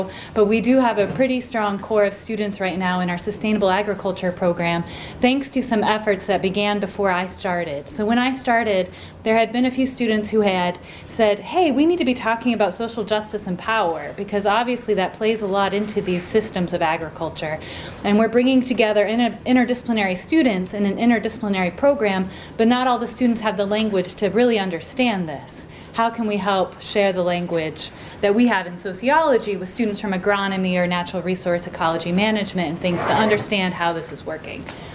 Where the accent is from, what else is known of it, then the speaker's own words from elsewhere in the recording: Iowa, United States; Yeah, as Jan said, I'm from Iowa originally. I'm the fourth generation of my family to go to Iowa State University.